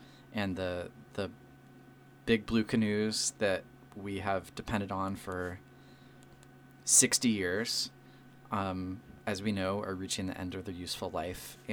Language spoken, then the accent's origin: English; Sitka, Alaska, United States; I was born and raised in Sitka, and I spent the first 35 years of my life in southeast. So I grew up when the ferry system actually worked, which it doesn't anymore.